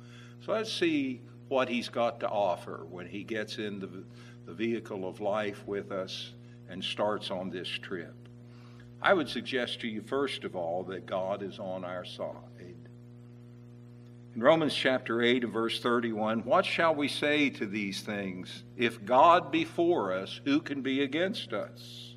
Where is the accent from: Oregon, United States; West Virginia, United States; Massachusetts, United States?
West Virginia, United States; Burton; I tell everybody I'm from Hundred, but really I'm from a suburb of Hundred, a little place called Burton. And it was like any one of 1,000 other little villages back in those days.